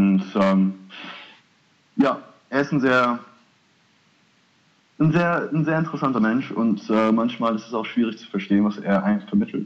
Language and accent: German; Haiti; German is a second language; now in Germany; Ich komme ursprünglich aus Haiti. Bin seit 2005 in Deutschland und studiere inzwischen an der HfG in Offenbach.